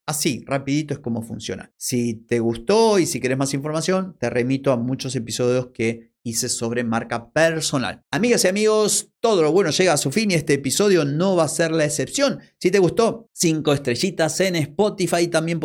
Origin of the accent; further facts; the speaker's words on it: Argentina; Y en vez de decirte, che, para vender más tenés que hacer tal cosa, yo dijera, para vender más tienes que hacer. Ya suena mal, se nota que en mi país no hablamos así.